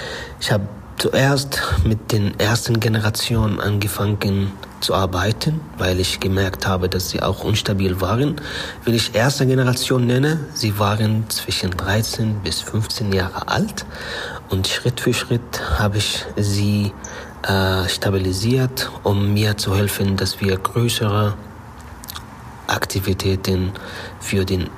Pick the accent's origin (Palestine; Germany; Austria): Palestine; Gaza Strip; moved away; ich komme aus Palästina, aus Gazastreifen.